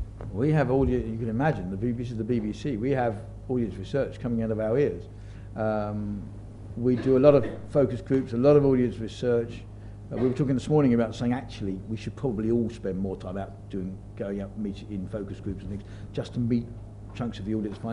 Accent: London, United Kingdom; I was born in West London, went to school in Hayes, and because of that, I bring something about that community, that area, that organisation.

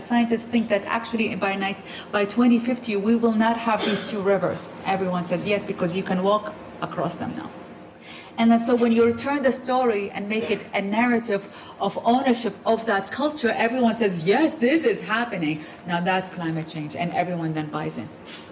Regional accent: Iraq; I come from Iraq, huh? A country that really has been, it's on their knees. I just came back from the country.

